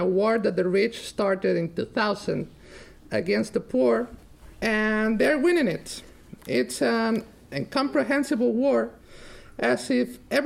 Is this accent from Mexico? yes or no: yes; Mexico; For us, the Latin Americans, I'm original from Mexico.